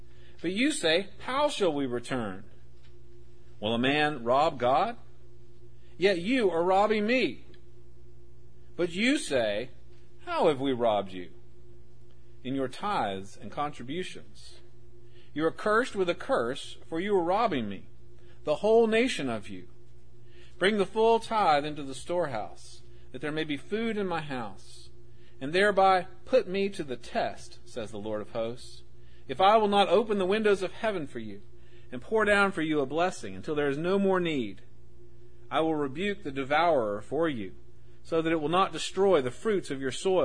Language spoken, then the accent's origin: English; Atlanta, Georgia, United States; And I grew up in the Baptist church there in Atlanta.